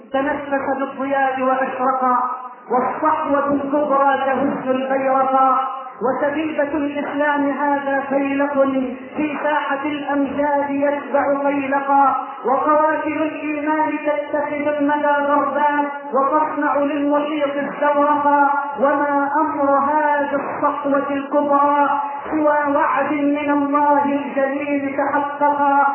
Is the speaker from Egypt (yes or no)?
yes; Egypt; بلدنا مصر